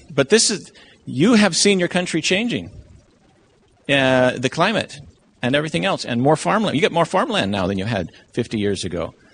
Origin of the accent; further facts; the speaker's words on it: Maine, United States; also born or lived in Loma Linda, California; I'm from Maine. You know that much.